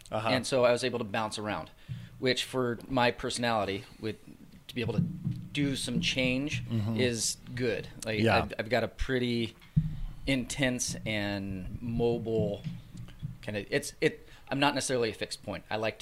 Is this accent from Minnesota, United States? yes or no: no; Spokane, Washington, United States; So I grew up in Spokane.